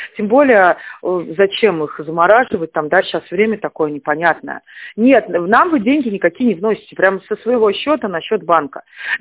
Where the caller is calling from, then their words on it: Tver, Tver Oblast, Russia; Мы из Твери, я говорила, а вы в Рязани находитесь.